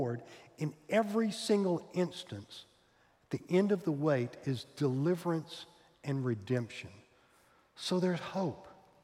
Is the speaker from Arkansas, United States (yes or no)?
yes; Arkansas, United States; I grew up in Arkansas. We had this phrase, boy, I feel lower than a snake's belly in a wagon rut.